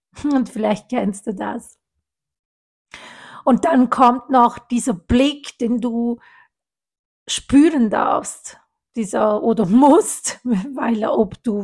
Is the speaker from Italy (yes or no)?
yes; Italy; ich bin ja Italienerin